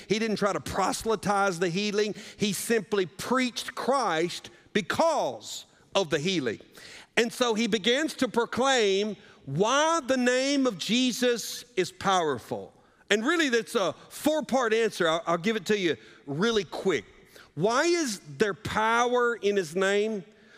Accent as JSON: {"language": "English", "region": "Southern United States", "country": "United States", "said": "You can do one of two things as a Southerner."}